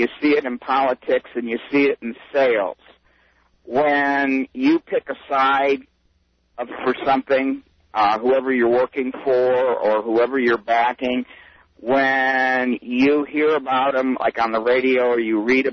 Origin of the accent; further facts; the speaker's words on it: Nebraska, United States; also born or lived in Iowa; I grew up in Nebraska and lived a long time in Iowa